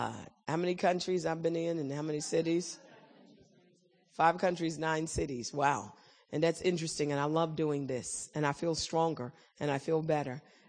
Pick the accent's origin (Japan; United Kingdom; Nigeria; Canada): United Kingdom; now in United States; So I'm British American. And I just so happen to have learned Ebonics. My English was a little different from American. I learned how to speak American because people kept saying, "What are you saying?" You know, so I learned how to talk, change my accent.